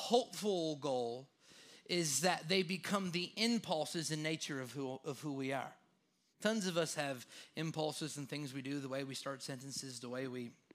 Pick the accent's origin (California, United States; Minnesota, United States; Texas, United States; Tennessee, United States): Tennessee, United States; Chattanooga; So I always say Chattanooga just because I think like basically from Lafayette and then Hickson and Ottawa, I draw a big circle in my brain and call that Chattanooga.